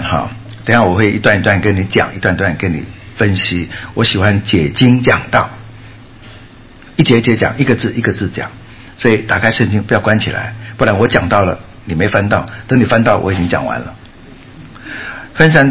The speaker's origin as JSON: {"language": "Chinese", "region": "Guangdong", "country": "China", "accent": "Cantonese", "said": "我们广东话那个洞叫做一个窿。"}